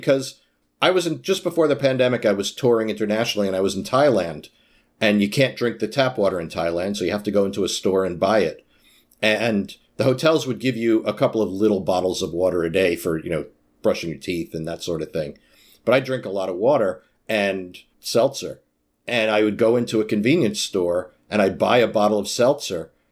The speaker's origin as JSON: {"language": "English", "country": "United States", "said": "And I said, I'm an American, I'm happy to be here"}